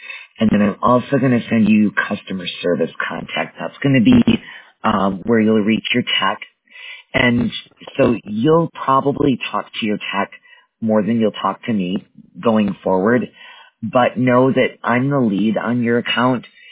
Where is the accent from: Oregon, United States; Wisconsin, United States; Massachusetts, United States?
Wisconsin, United States; I live in Mountain, but I work on Pacific, and I used to live in Central. I'm from Wisconsin.